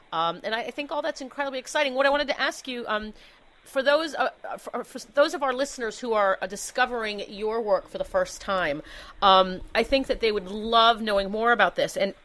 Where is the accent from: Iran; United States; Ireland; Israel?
Ireland; As an Irish girl, I can say